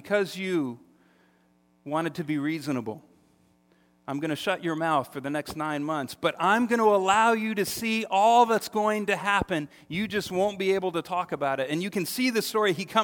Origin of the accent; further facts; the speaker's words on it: United States; You know, I'm from New York, New Jersey. We can handle that stuff.